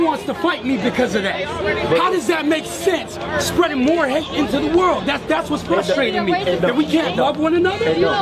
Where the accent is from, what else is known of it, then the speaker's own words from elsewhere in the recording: Los Angeles, California, United States; I grew up in South Central Los Angeles when the Rodney King riots happened.